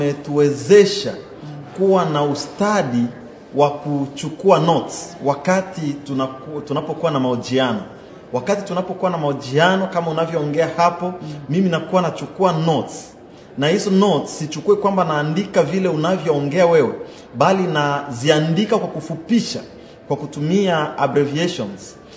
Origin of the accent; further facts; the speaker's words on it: DR Congo; born there; Mimi ni mzaliwa wa Jamhuri ya Kidemokrasia ya Kongo.